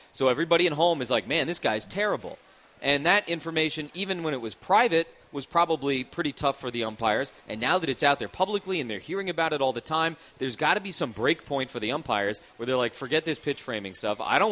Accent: Florida, United States; which as a kid growing up in Florida, that was like a really, really big deal because the space program was, you know, kind of near.

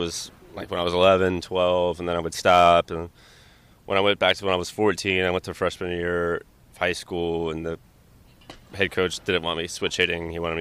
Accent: Orlando, Florida, United States; obviously growing up in Orlando. I think anybody that would grow up in the state of Florida would love to play for the Rays

